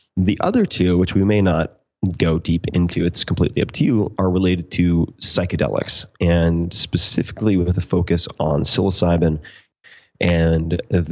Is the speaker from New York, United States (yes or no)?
yes; New York, United States; However, I grew up on Eastern Long Island. Everyone in my family has had Lyme.